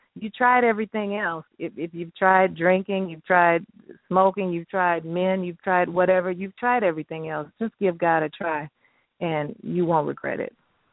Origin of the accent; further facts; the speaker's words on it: Houston, Texas, United States; I believe Texas, which is my hometown, Houston, Texas.